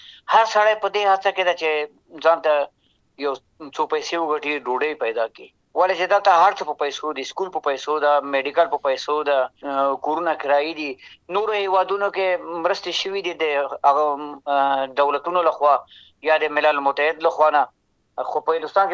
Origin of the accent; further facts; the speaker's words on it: Afghanistan; born there; وطن کې مو ژوند هلته پیدا شوي یو،